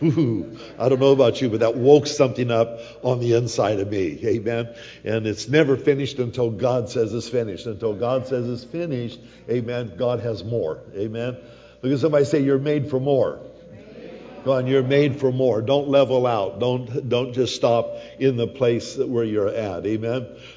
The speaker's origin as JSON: {"language": "English", "region": "Colorado", "country": "United States", "tie": "born or raised there", "said": "I was born and raised in Colorado"}